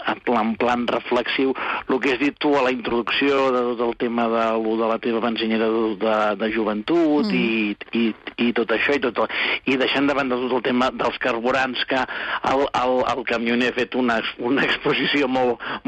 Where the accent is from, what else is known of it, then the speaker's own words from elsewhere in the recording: Badalona, Catalonia, Spain; la meva benzinera d'infància d'aquí de Badalona, que la tinc aquí al meu barri, molt a prop de casa meva.